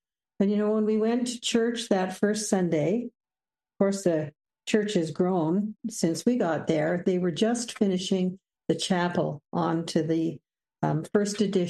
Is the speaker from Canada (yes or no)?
yes; Edmonton, Alberta, Canada; now in Grande Prairie, Canada; I was born and raised in Edmonton.